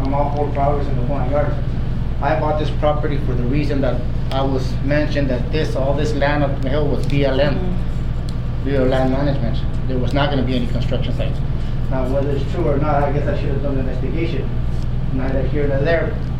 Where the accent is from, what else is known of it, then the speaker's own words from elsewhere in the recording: Los Angeles, California, United States; I grew up in East LA.